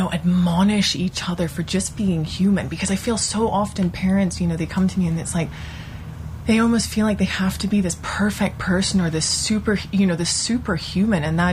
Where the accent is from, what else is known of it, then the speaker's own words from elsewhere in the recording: Hong Kong; accent: English; now in United States; Well, I'm English, but I grew up in Hong Kong.